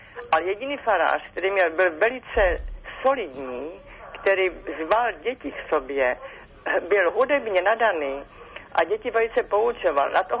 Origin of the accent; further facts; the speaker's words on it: Vsetín, Zlín Region, Czechia; Já jsem třeba ze Vsetína. A Vsetín před mými lety dal na ozdoby skoro 1 000 000.